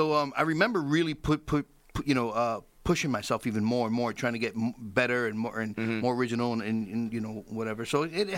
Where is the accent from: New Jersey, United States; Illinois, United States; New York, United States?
New York, United States; Bronx; I grew up in the Bronx. Yeah, I grew up in the Bronx.